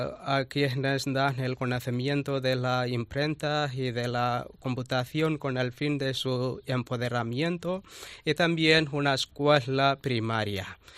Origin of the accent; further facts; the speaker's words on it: Tamil Nadu, India; Spanish is a second language; de la India, de la provincia de Tamil Nadu.